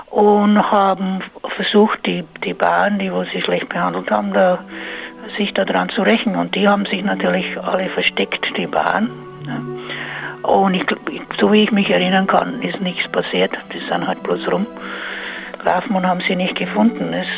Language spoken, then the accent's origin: German; Munich, Bavaria, Germany; Ich bin in Bayern aufgewachsen, ich bin in München geboren, habe viel Zeit in München verbracht und dann auf dem Land in der Nähe von Wasserburg, so einem ganz kleinen Dorf.